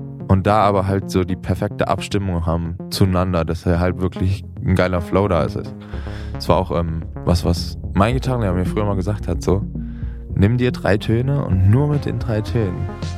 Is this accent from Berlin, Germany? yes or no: yes; Berlin, Germany; Wir kommen aus Berlin und wir machen Musik